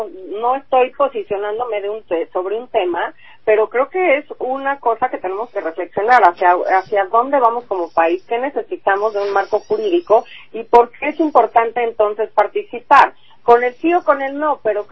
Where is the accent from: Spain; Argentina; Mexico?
Mexico; todas y todos como mexicanos pues tenemos